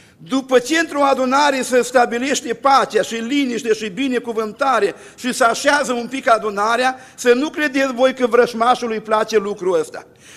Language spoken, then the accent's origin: Romanian; Bucovina, Romania; born there; Eu slujesc Domnului în satul meu în care m-am născut, un sătuc din Bucovina.